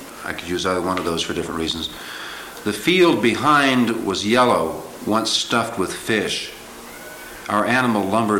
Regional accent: Kansas, United States; There's a word that they nationally use on the coasts right now for my part of the country. I came from Kansas, and the word is flyover people.

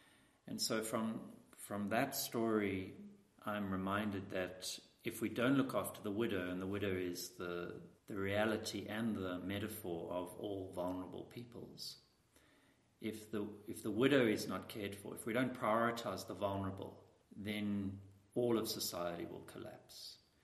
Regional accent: Cape Town, Western Cape, South Africa; I'm from Cape Town, South Africa

